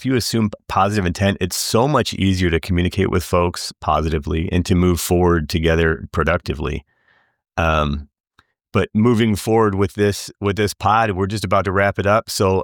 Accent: Buffalo, New York, United States; I grew up in Buffalo during the era of Jim Kelly.

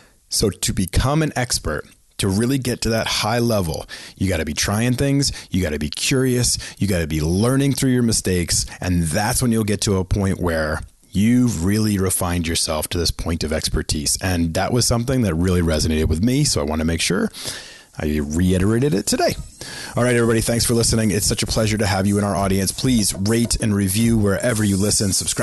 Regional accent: Boston, Massachusetts, United States; I have to admit, growing up in Boston and being a huge Red Sox fan

